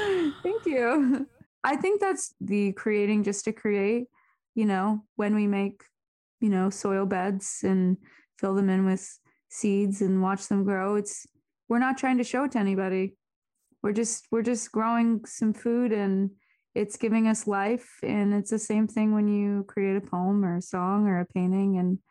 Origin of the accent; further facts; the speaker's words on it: Arizona, United States; also born or lived in Seattle; And obviously growing up in Arizona is, you know, not amazing for gardening. So I didn't really grow up gardening or anything.